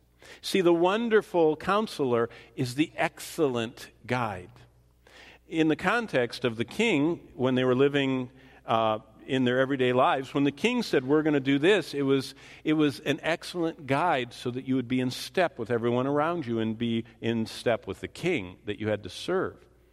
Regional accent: Haslett, Michigan, United States; when I was growing up in Hazlitt in Lansing, Michigan, at one of the suburbs

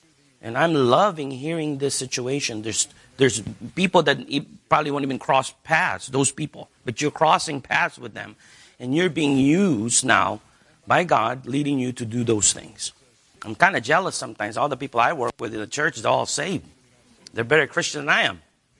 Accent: India; English is a second language; Hey, I am from India. No offense to those Indian brothers.

